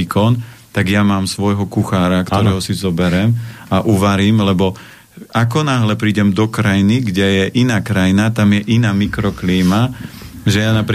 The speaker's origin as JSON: {"language": "Slovak", "region": "Žilina Region", "country": "Slovakia", "said": "Ja pochádzam z Oravy a ja som za žiakov hrával futbal."}